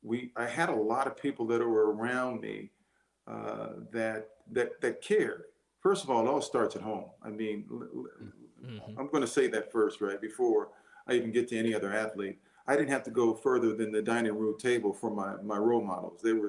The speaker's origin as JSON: {"language": "English", "town": "San Diego", "region": "California", "country": "United States", "said": "So everybody thinks I'm a city slicker, right? I'm from San Diego."}